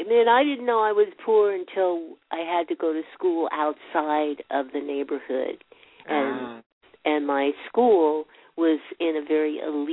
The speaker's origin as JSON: {"language": "English", "town": "San Diego", "region": "California", "country": "United States", "tie": "born or raised there", "said": "I was about 2 years old."}